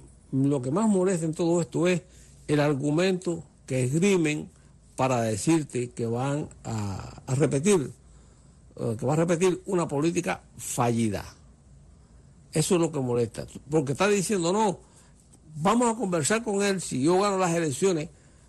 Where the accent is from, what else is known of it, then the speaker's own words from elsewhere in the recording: Cuba; now in United States; como cubano, pero también como americano que vota aquí en este país